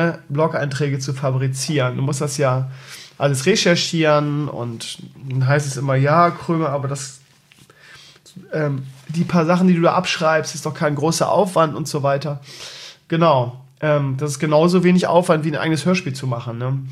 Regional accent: Bremen, Germany; Ich komme aus Tankstedt, Schleswig-Holstein. Nein, eigentlich bin ich Bremer, der in Schießel zu Hause ist.

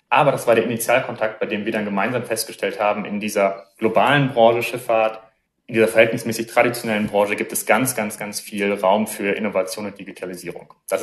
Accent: Hamburg, Germany; ich habe unter anderem in Hamburg studiert, ja. Ich komme aus Hamburg

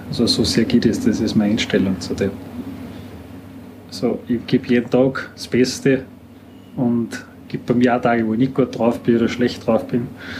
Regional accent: Hinterglemm, Salzburg, Austria; born there; bin ein Österreicher, also ein gebürtiger Hinterklemmer, also über den Berg drüber.

